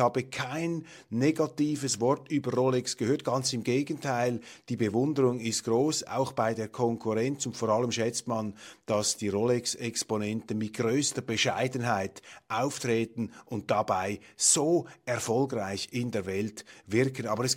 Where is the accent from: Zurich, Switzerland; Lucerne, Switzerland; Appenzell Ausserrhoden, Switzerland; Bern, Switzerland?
Zurich, Switzerland; Und gerade ich als Zürcher, wir kommen da vom Bankenplatz